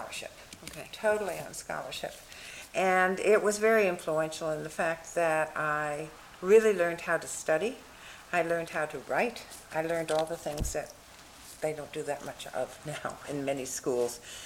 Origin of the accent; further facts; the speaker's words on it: Pittsfield, Massachusetts, United States; born there; also born or lived in Bronxville, New York; I was born in 1934 in June in Pittsfield, Massachusetts.